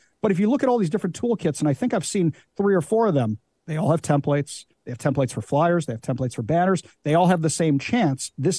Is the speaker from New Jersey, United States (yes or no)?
no; New York, United States; I'm a huge Mets fan. I'm from New York originally.